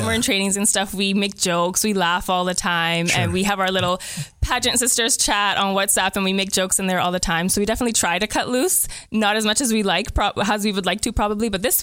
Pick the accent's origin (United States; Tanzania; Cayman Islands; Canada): Cayman Islands; Savannah, Bodden Town; also born or lived in Cayman Brac; I grew up in Bodentown, Savannah specifically, for